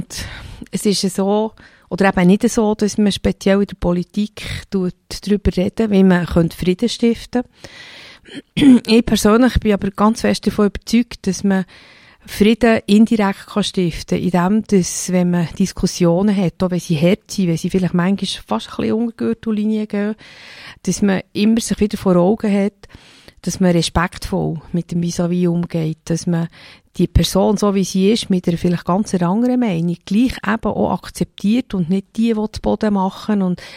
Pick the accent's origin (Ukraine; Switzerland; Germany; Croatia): Switzerland; Bern; now in Seeland, Switzerland; Ja, ich bin ein Berner Mädchen, bin in der Stadt Bern aufgewachsen, wohne aber seit 1982 im Seeland.